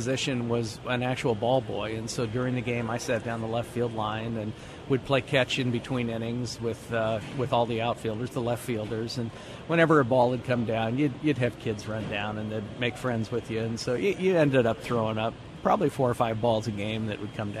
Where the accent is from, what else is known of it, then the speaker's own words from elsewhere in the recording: California, United States; I grew up in Southern California, and I played baseball in high school and in community college.